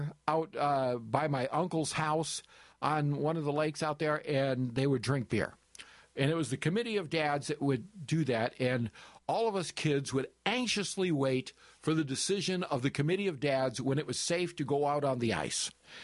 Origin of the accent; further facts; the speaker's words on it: Michigan, United States; I grew up in Michigan as a child, lived on a lake called Mill Lake, halfway between Hastings, Michigan, and Battle Creek, Michigan.